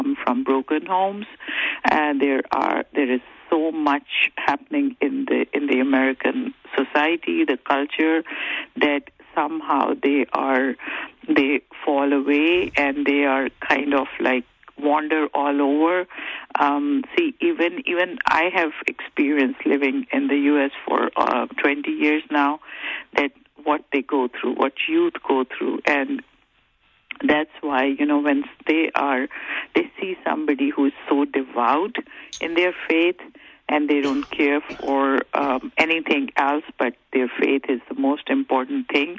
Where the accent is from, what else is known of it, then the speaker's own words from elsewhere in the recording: Pakistan; English is a second language; also born or lived in Saudi Arabia; now in United States; I'm originally from Pakistan, born and raised there, and lived for 10 years in Saudi Arabia, and have experienced the Sharia law firsthand, actually lived under Sharia law all my life before coming to the U.S.